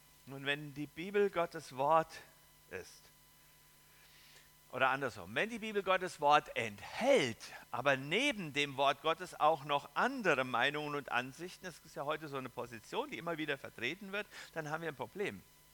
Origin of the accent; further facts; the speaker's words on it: Hesse, Germany; accent: Hessian village dialect; Ich bin so im Dialekt aufgewachsen, so im hessischen Dorfdialekt.